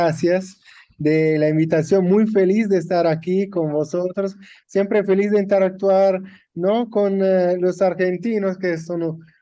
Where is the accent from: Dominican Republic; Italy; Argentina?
Italy; Spanish is a second language; Muy mal por mí, que soy italiano, pero hablando así, es italiano un poco español.